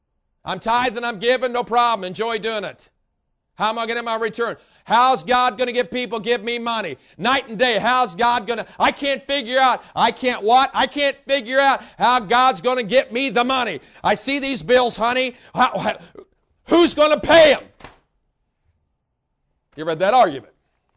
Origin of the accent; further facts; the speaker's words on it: Indiana, United States; I mean, I'm from Indiana.